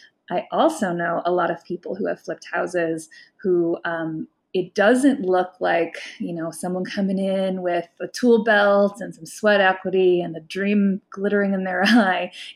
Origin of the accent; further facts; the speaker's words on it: Cleveland, Ohio, United States; in my hometown of Cleveland